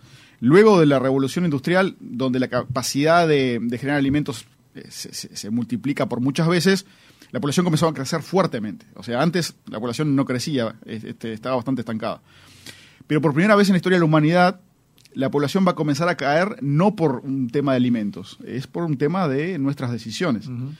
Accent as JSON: {"language": "Spanish", "town": "Minas de Corrales", "region": "Rivera", "country": "Uruguay", "tie": "born or raised there", "said": "voy a usar mi pueblo como ejemplo, Minas de Corrales, ¿no?"}